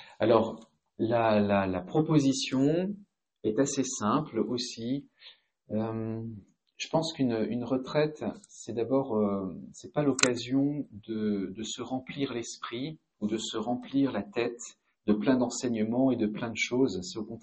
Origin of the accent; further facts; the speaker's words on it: Grand Est, France; je peux vous dire que je suis alsacien.